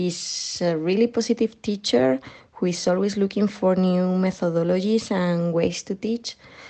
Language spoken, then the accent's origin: English; Spain; from Spain.